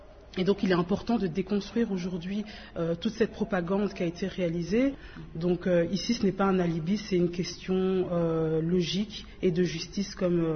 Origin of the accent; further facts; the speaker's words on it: DR Congo; en tant que Congolais